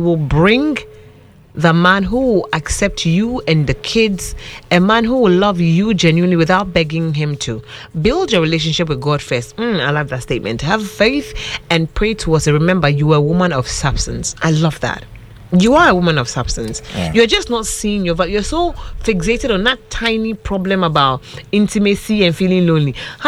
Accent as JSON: {"language": "English", "town": "Accra", "region": "Greater Accra", "country": "Ghana", "tie": "born or raised there", "said": "I grew up in Osu."}